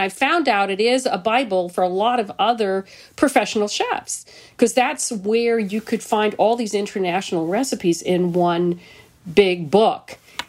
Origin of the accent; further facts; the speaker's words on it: New York City, New York, United States; And then growing up in New York City, when I was in high school